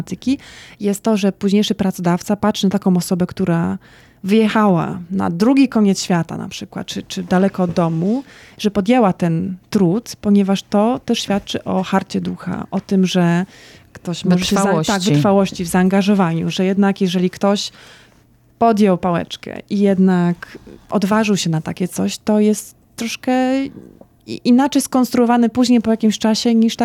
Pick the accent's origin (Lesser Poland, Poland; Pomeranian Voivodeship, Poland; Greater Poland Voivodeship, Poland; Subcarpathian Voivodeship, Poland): Pomeranian Voivodeship, Poland; Słupsk; moved away; ja jestem ze Słupska, więc ja jestem urodzona dosłownie prawie nad Bałtykiem, 15 kilometrów, tak.